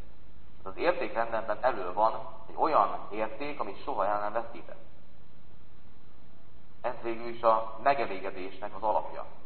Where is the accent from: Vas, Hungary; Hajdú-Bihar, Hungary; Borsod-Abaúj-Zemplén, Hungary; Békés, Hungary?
Békés, Hungary; Szabadkígyós; a szülőföldemen van ugye az egyik ősi családi birtokuk, szabad kígyóson, a Wenckheim kastély.